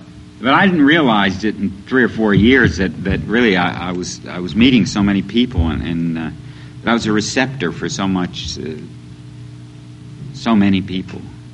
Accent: Detroit, Michigan, United States; I come from Detroit.

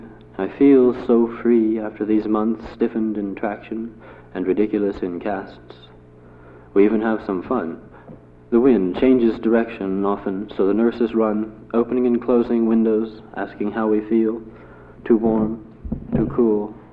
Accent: the South, United States; living in where I had when I was raised in the South.

